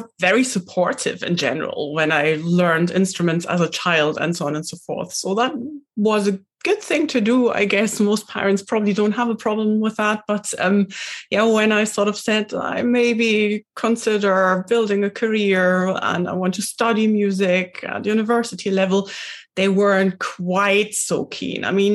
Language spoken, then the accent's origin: English; Germany; now in Glasgow, United Kingdom; So I'm originally from Germany. And, yeah, I landed here and that's where I stayed.